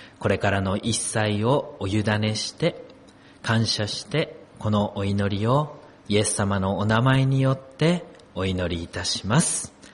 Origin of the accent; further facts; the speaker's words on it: Akita, Japan; 同じ秋田の県内なんですけれども、私の実家がある南の方から